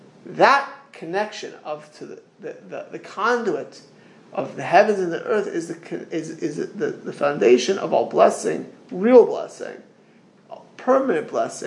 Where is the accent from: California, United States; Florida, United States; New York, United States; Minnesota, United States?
Florida, United States; Miami Beach; I grew up in Miami Beach. I knew where not to walk when I grew up.